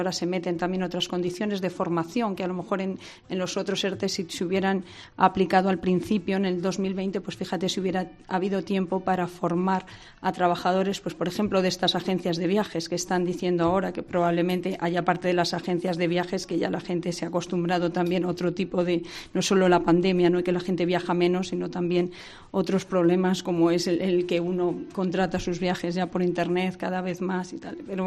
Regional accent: Guadalajara, Castilla-La Mancha, Spain; eso para irme yo a Guadalajara, a mi pueblo, el fin de semana

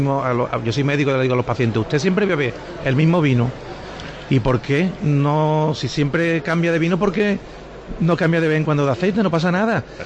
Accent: Málaga, Andalusia, Spain; yo como malagueño, aunque soy el director técnico, pero aquí soy malagueño

